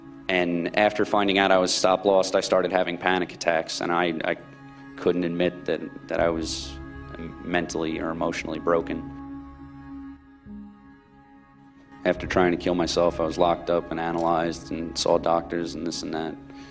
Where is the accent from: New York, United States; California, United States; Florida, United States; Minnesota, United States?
New York, United States; Bellmore; I'm from Belmore, a town in Long Island, New York, 20 minutes out of Manhattan.